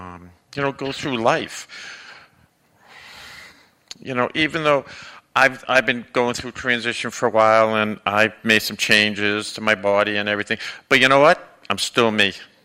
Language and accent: English; Boston, Massachusetts, United States; back when I was in my teens, and I come from Boston, and how dangerous it was to be trans.